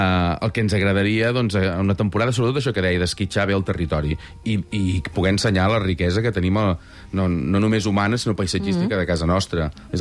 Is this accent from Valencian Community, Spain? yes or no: no; Sant Feliu de Buixalleu, Catalonia, Spain; a casa meva, Sant Feliu de Buixalleu